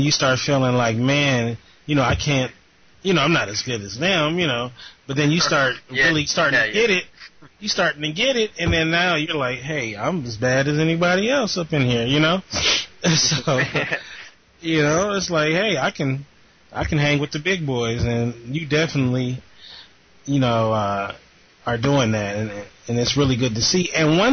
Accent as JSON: {"language": "English", "town": "Long Beach", "region": "California", "country": "United States", "said": "Californian, you know, LBC, you know, we gotta represent Cali."}